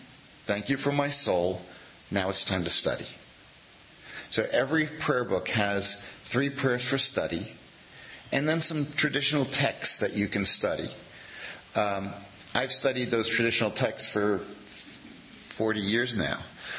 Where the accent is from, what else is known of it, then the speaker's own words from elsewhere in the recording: New Jersey, United States; also born or lived in Central California; I'd never understood these prayers when I was growing up in New Jersey. They never made any sense. Why you're praying for rain in the middle of the winter? Because we didn't get any. And then I moved to Central California